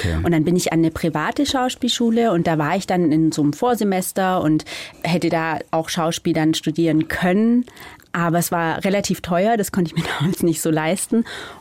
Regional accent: Reutlingen, Baden-Württemberg, Germany; also born or lived in Nürtingen; Und von dem her bin ich so ein bisschen zweisprachig quasi aufgewachsen. Aber natürlich kann ich Schwäbisch. Ich bin in Reutlingen aufgewachsen, in Nürtingen geboren.

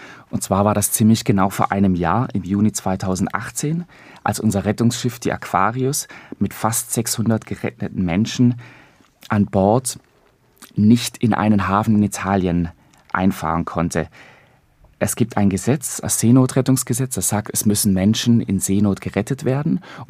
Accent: Baden-Württemberg, Germany; accent: Lake Constance; Sie hören ein bisschen von meinem Akzent, ich komme vom Bodensee.

